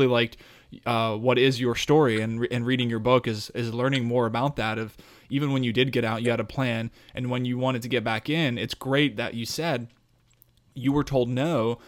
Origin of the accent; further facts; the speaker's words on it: Woodland Park, Colorado, United States; also born or lived in New Jersey; And I was born in Jersey, but I was raised in Colorado, out in Woodland Park, Colorado.